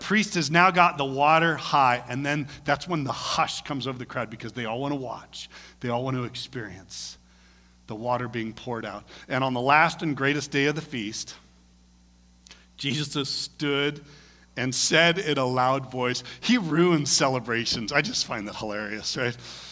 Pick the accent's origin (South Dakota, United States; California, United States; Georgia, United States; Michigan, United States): California, United States; Vacaville; I came from Vacaville. See me? Where's Vacaville? Well, it's right on I-80. It's right between Sacramento and San Francisco, right in the middle.